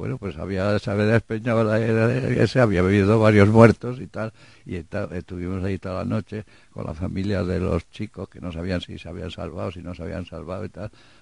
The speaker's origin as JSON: {"language": "Spanish", "town": "Madrid", "region": "Community of Madrid", "country": "Spain", "tie": "born or raised there", "said": "aquí hablo todo de mis tiempos de pequeño en Madrid"}